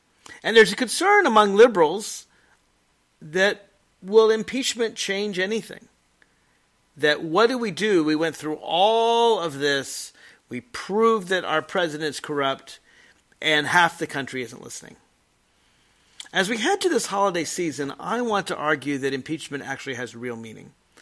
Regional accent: Alexandria, Virginia, United States; I know it'll be a magical day right here in my hometown of Alexandria, Virginia, where we're going to have the lights all out at night.

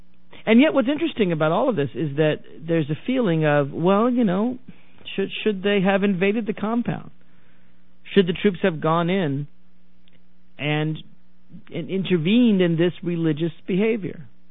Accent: Tennessee, United States; You know, and I'm from Tennessee, so I get a little leeway in knocking the South

